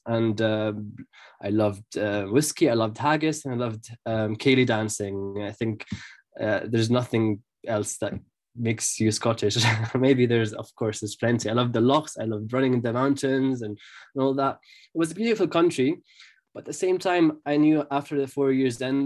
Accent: Jerusalem, Palestine; now in United Kingdom; I would introduce myself as a Jerusalemite. I'm from Jerusalem. It's hard sometimes to tell people I'm from Palestine.

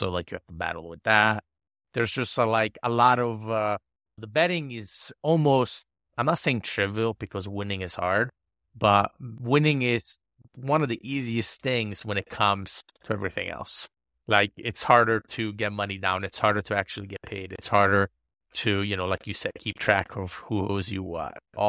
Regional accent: United States; I just obviously being an American, I would hope that every sports book would take a fair bet from everybody.

